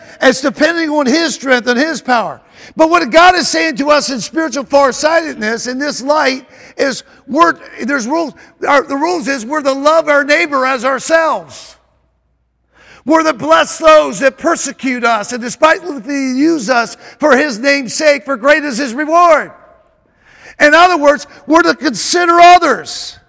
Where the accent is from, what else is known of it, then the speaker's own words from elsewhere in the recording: Georgia, United States; born there; I was the rebel. I was born in Georgia. I was always the rebel.